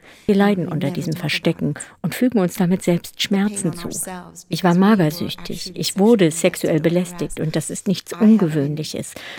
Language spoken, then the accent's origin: German; Iran; speziell in meiner Heimat Iran.